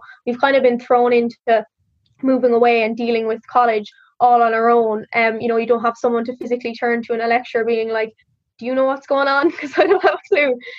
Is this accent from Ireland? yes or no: yes; Munster, Ireland; obviously I'm from West Cork, so it's only an hour and a half from here.